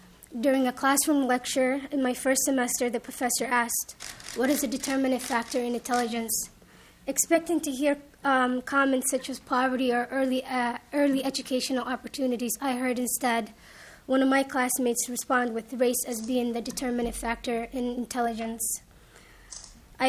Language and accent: English; Rochester, United States; Growing up in Rochester, I've always been the minority student in most of my classes